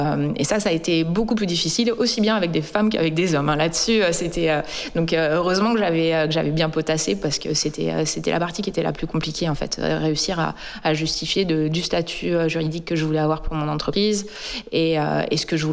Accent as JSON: {"language": "French", "region": "Normandy", "country": "France", "moved": "as an adult", "said": "moi, je suis normande, donc je suis de Cotentin à la base, mais sauf que je suis partie après le bac. Donc à 18 ans, et puis je suis revenue cette année, donc là j'ai 44 ans"}